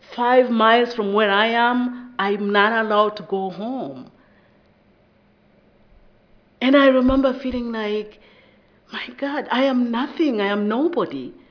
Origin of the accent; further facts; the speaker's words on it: Rwanda; I'm also from Rwanda, some small country in Central Eastern Africa. So if my accent is too thick for you, feel free to stop me midway.